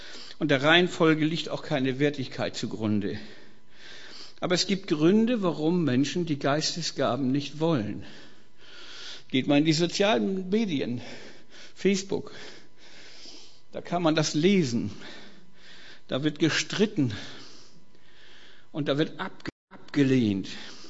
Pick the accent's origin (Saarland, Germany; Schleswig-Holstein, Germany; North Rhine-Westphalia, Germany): Schleswig-Holstein, Germany; Kiel; Ich komme ja aus Kiel ursprünglich, aber meine erste Predigt habe ich in München gehalten.